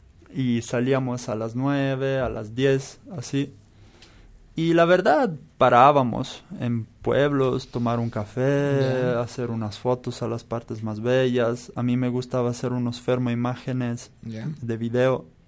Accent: Bazzano, Emilia-Romagna, Italy; Spanish is a second language; yo me fui de Bazzano, mi pueblo, a Verona, que son 130.

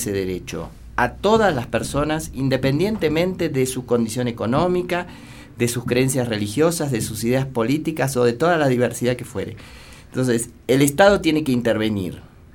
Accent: Argentina; la ley de servicios de comunicación audiovisual en mi país es una gran conquista. Yo creo que una bisagra para la democracia argentina

